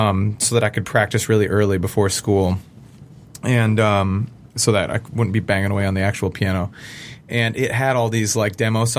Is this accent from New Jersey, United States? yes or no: no; Wayne, Michigan, United States; born there; I was born in Wayne, Michigan, at what was Annapolis Hospital.